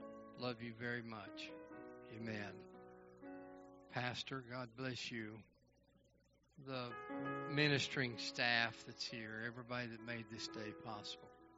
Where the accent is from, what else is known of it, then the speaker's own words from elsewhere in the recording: Texas, United States; we grew up together in East Texas